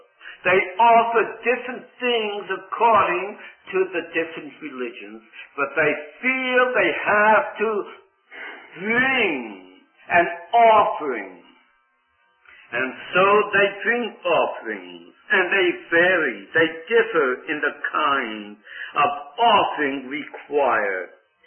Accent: Poland; moved away; Now in the Old Testament, my people, and I was brought up in the Hebrew faith and all that. And when we came from Poland into this country, we still practiced some of these things

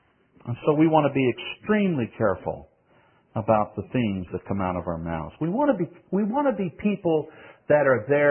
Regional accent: the South, United States; No offense to anybody's name Elmer here, but I'm from the South, and I'll go this route.

